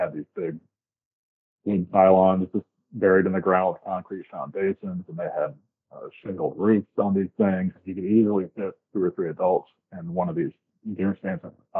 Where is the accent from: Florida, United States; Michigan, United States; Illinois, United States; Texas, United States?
Florida, United States; now in South Carolina, United States; I grew up in Florida, but my family's all from Georgia and Kentucky, so I've lived all throughout the south.